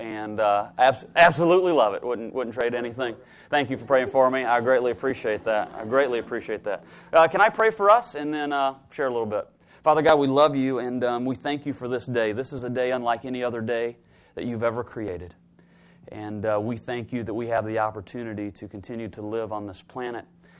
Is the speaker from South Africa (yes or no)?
no; Greenville, South Carolina, United States; This is kind of my hometown, Spartanburg, Greenville area.